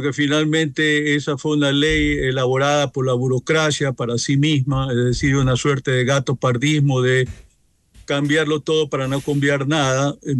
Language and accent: Spanish; Ecuador; nos toca como sociedad, como pueblo ecuatoriano, pagar una factura